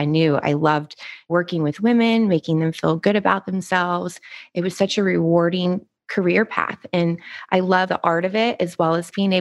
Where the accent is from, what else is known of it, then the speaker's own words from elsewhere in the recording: Kentucky, United States; I originally got my bachelor's in journalism and I grew up in Kentucky.